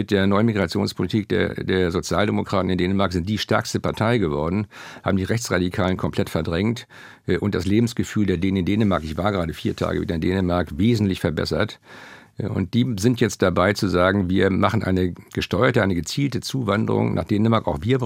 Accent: Schleswig-Holstein, Germany; ich komme aus Schleswig-Holstein

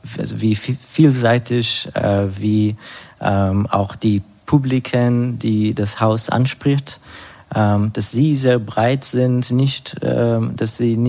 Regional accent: Jerusalem, Jerusalem District, Israel; now in Berlin, Germany; Erstmal in Jerusalem, wo ich geboren bin und aufgewachsen.

